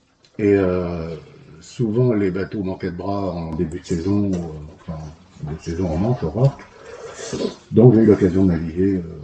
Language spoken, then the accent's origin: French; France; also born or lived in Senegal; quand j'étais rentré en France